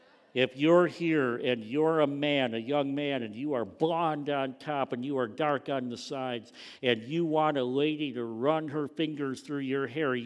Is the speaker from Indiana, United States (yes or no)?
no; Greenville, Michigan, United States; born there; I was born in the city of Greenville, Michigan.